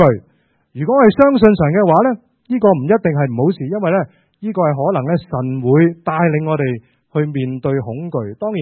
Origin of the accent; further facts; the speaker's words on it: China; 我们中国人呢见面的时候通常呢就怎样打招呼